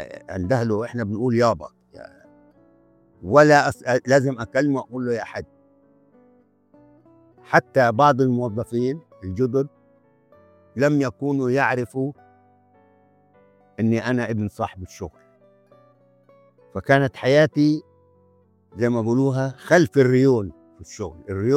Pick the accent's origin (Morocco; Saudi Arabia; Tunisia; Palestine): Palestine; moved away; نحن أسرة فلسطينية، العدد إجمالي الأسرة تقريبا مش تقريبا 12 واحد